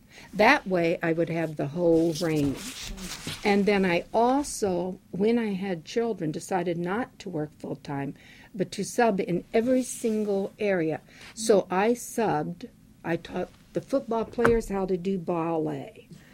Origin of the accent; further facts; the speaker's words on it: Fair Grove, Missouri, United States; I started in my hometown of Fairgrove, Missouri, preschool story hour, and was the teacher for that.